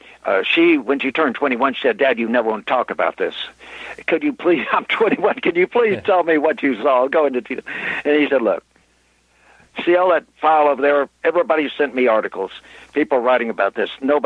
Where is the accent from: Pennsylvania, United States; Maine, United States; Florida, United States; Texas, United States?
Texas, United States; Corpus Christi; I got a call from a friend of mine, Bob Matthews, in Corpus Christi, Texas, my hometown down there.